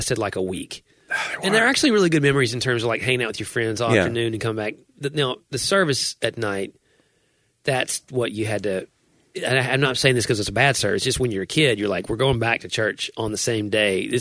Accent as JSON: {"language": "English", "town": "Nashville", "region": "Tennessee", "country": "United States", "tie": "born or raised there", "said": "Like, I grew up in Nashville. We didn't eat hot chicken."}